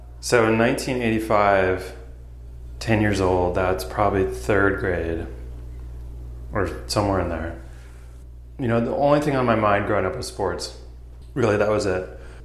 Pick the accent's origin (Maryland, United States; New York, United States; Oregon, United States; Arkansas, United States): Oregon, United States; So either the local newspaper or I grew up in Oregon, so the Oregonian, which is like the Portland, kind of the state newspaper.